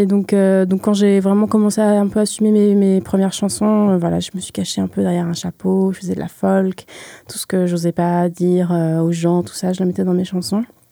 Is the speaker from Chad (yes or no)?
no; Rennes, Brittany, France; parce que je suis rennaise et que c'est important pour moi de jouer ici.